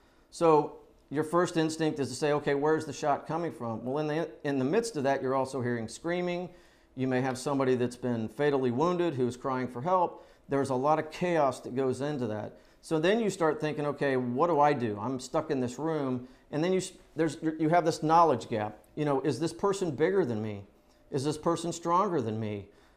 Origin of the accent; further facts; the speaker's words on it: Orlando, Florida, United States; And then you have the Pulse nightclub in Orlando, Florida, which is my hometown